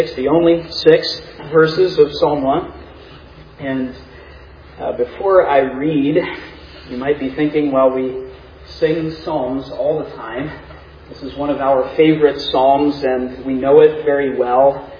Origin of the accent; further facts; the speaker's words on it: Pittsburgh, Pennsylvania, United States; It has been a blessing to reacclimate to the Pittsburgh area, born and raised in Pittsburgh, and to be back here and to be among all of you